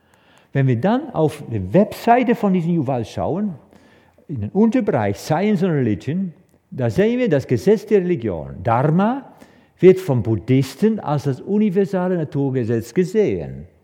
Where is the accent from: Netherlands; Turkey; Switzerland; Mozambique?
Netherlands; German is a second language; Ich bin Holländer, ja, ich mache manchmal ein bisschen Fehler also in deutscher Sprache.